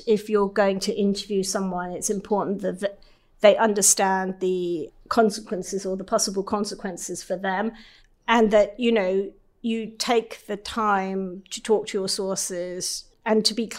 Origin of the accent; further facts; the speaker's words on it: Hong Kong; When I was growing up in Hong Kong, he was incredibly famous.